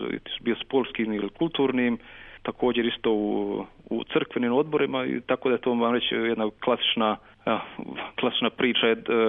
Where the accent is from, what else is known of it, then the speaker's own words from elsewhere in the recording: Frankfurt, Hesse, Germany; ja sam rođen u Njemačkoj, ovdje u Frankfurtu, prije 41 godinu. Roditelji su došli, eto, 60. godina u Njemačku.